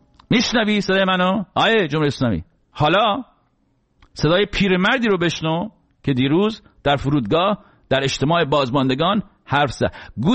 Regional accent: Iran; ما چه گناهی کردیم تو ایرانی شدیم، تو اون کشور دنیا آمدیم؟

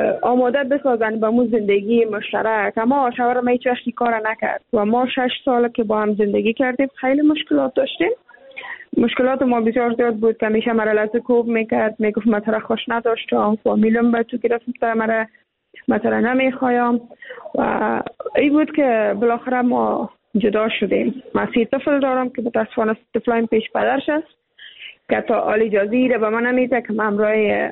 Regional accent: Afghanistan; چون ما هم افغان هستیم

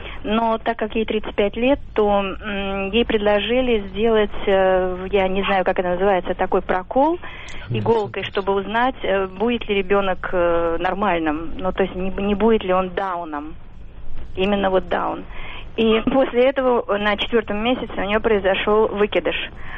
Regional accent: Moscow, Russia; я из Москвы.

